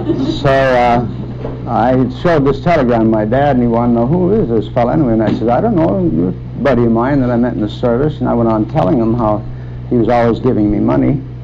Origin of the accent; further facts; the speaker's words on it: Duluth, Minnesota, United States; Well, I was born in Duluth, Minnesota, and I'll... got of age, why I went to work for the City Water and Light Department there at a civil service job.